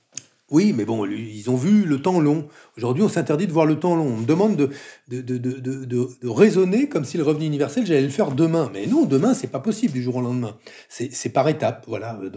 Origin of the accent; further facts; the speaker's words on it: Senegal; J'ai grandi mon adolescence au Sénégal, dans un univers très, très cosmopolite.